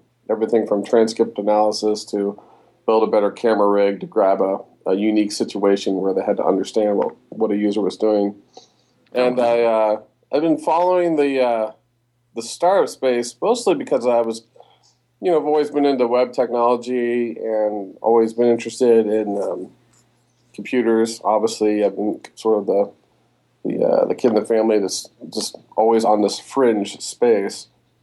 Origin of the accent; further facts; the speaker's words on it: Columbus, Ohio, United States; I grew up here in Columbus, Ohio.